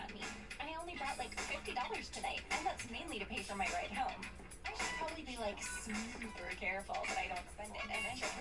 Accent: Nevada, United States; Where Ashley and I grew up back in Nevada

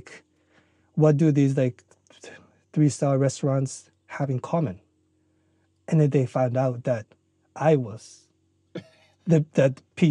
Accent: Hiroshima, Japan; English is a second language; And then they hear like, I'm from Hiroshima and I'm organic farmer.

